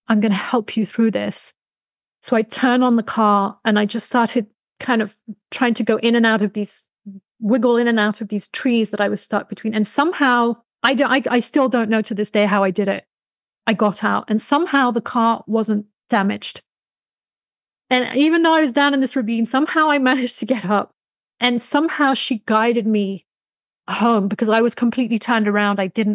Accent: United Kingdom; let me be rude, because I'm very rarely rude, but as a British, well brought up young lady, let me be rude.

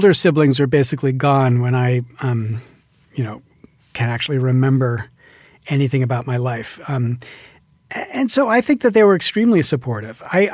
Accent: Williamsport, Pennsylvania, United States; So I grew up in the kind of Kentucky part of Pennsylvania, a town called Williamsport, Pennsylvania, which is about 80.

